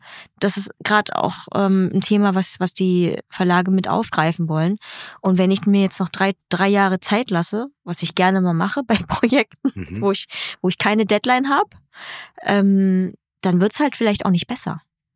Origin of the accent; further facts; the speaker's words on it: Vietnam; Ich bin halt mit dem Fahrrad oder mit dem Moped in Vietnam auf so einer Landstraße 30 Kilometer in mein Heimatdorf gefahren.